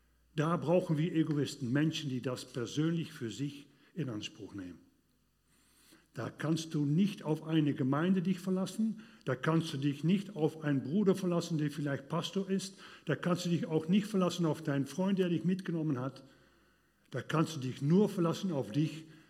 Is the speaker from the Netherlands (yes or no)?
yes; Netherlands; German is a second language; ich bin ja Niederländer, das hat man ja gehört, mein Akzent und so weiter. Vertusche ich auch nicht, das ist mein Charme, werde ich auch nicht mehr verbessern.